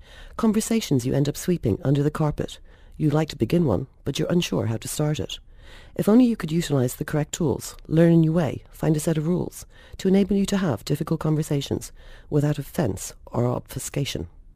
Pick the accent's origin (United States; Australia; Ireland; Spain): Ireland; So I'm Irish, which means that I learned an awful lot of poetry in both English and Irish as a kid.